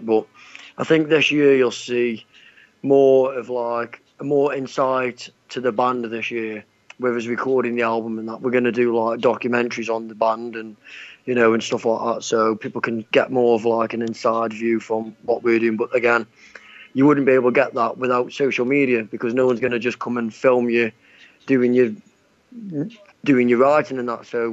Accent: Stoke-on-Trent, West Midlands, United Kingdom; When we go out to gigs and we say … we're from Stoke-on-Trent, we don't normally say Staffordshire.

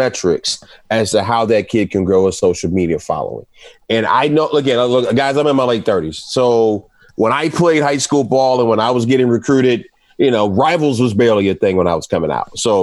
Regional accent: Atlanta, Georgia, United States; You know, when I grew up in Atlanta, UGA was that way in Georgia.

